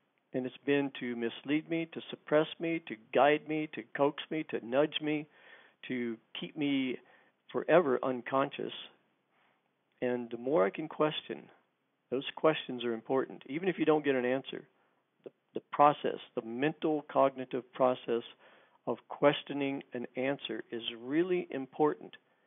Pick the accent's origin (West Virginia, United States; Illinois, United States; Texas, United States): West Virginia, United States; I remember I grew up in West by God, Virginia.